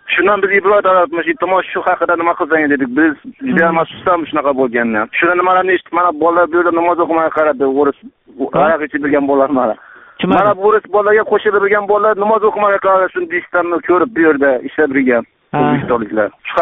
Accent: Khorezm Region, Uzbekistan; now in Khabarovsk, Russia; Ha, biz Xorazmdan, Xabarovsk yeridan.

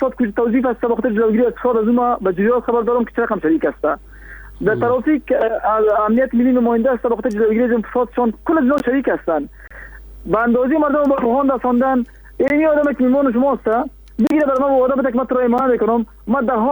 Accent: Kabul, Afghanistan; از المند نیستم، از کابل هستم.

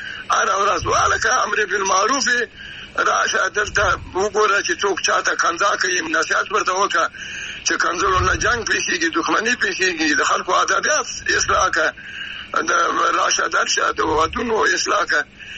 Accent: Afghanistan; زه افغان یم

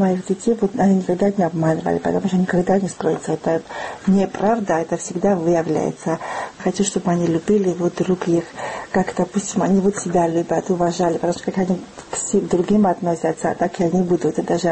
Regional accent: Tbilisi, Georgia; Я сама из Тбилиси, но я была на каникулах в Никосе.

